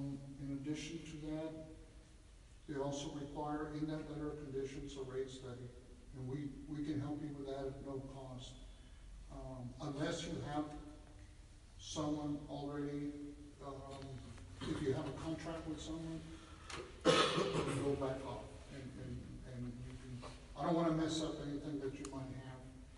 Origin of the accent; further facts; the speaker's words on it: Brownsville, Texas, United States; I'm from Brownsville, Texas. I'm also a development specialist.